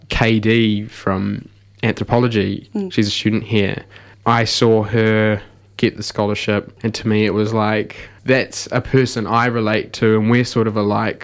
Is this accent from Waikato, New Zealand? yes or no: yes; Taupō, Waikato, New Zealand; Tane Māori like me in school. Mm. That wasn't really something, because I'm from Taupō.